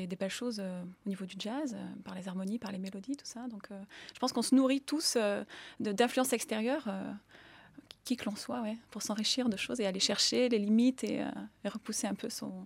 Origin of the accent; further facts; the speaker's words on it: France; Je suis française, j'ai pas particulièrement d'origine étrangère.